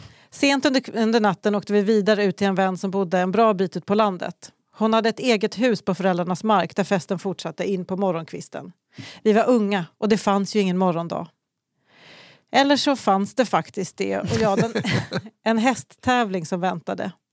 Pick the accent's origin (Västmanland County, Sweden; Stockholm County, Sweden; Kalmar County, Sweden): Västmanland County, Sweden; Västerås; Av ett sammanträffande är jag uppvuxen i Gurkstaden.